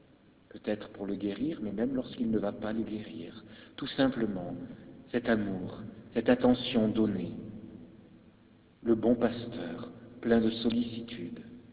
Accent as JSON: {"language": "French", "country": "France", "said": "Car il n'y a qu'à regarder chez nous en France."}